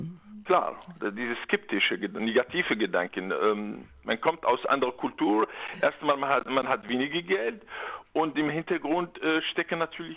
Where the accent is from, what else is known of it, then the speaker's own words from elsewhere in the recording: Kabylie, Algeria; German is a second language; Ich komme aus dem Mittelmeer, Algerien. Ich bin Kabyle. Ein Kabyle, das ist eine Stammgruppe von Berber, von die Berber.